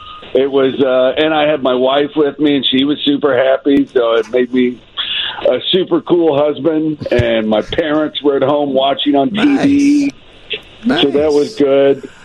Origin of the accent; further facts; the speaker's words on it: Texas, United States; And I'm from Texas originally, and I had posters of … on my wall.